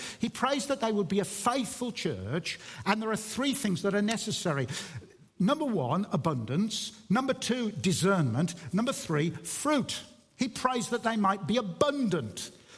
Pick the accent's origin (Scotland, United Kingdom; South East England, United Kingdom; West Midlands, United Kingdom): West Midlands, United Kingdom; Dudley; accent: Dudley; how on earth can anybody listen to that accent or sound as if I'm from Dudley, of all places?